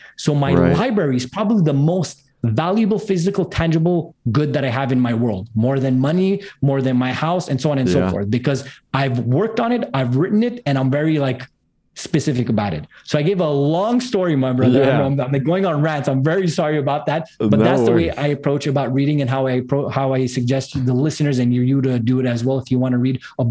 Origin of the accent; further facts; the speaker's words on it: Montreal, Quebec, Canada; east side of I'm in from Montreal, Canada, east side.